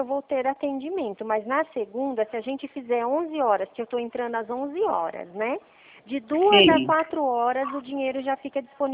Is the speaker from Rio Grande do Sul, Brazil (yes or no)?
no; Paraná, Brazil; Eu morei minha vida inteira no Paraná. Depois eu mudei pra...